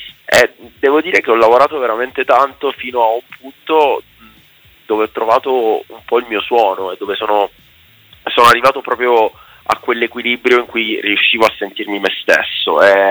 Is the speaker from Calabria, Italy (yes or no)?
no; Palermo, Sicily, Italy; io sono siciliano, sono palermitano, mi porto appresso il sole della mia terra e le meraviglie della mia terra